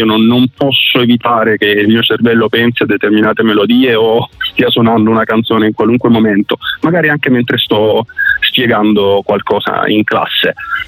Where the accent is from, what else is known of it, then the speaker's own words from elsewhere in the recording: Lecce, Apulia, Italy; now in Bologna, Italy; io sono originario di Lecce